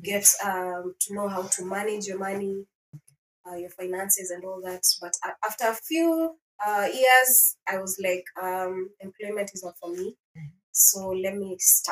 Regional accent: Mombasa, Mombasa County, Kenya; I have been born and raised in Mombasa. That's my home area. Like, my parents settled there. So my dad is from eastern part of Kenya and my mom is from the coastal part of Kenya. But now they settled in Mombasa.

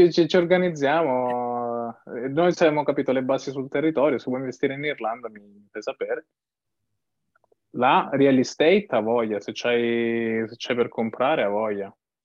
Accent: Placanica, Calabria, Italy; now in Turin, Italy; In questo momento sono a Torino, però dico un saluto da Torino per il mio città natale, Placanica

